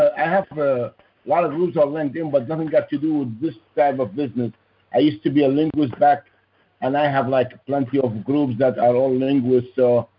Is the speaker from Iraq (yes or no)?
yes; Iraq; The country that we invaded 15 years ago, Iraq.